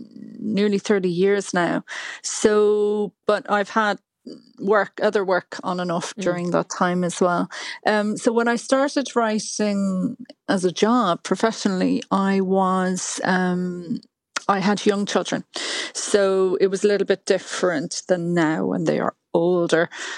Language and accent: English; Dalkey, Leinster, Ireland; now in Dun Laoghaire, Ireland; I live in Dunleary. I grew up in Dalkey, but when we were looking for houses roughly just over 20 years ago, Dunleary was where we could afford.